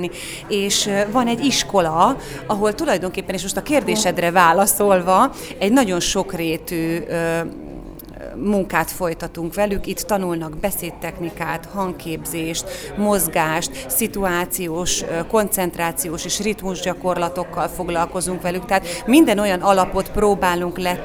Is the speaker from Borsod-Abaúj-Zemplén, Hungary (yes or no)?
yes; Kazincbarcika, Borsod-Abaúj-Zemplén, Hungary; hiszen kazincbarcikai lány vagyok, úgyhogy nekem Miskolc az otthonom, mondhatom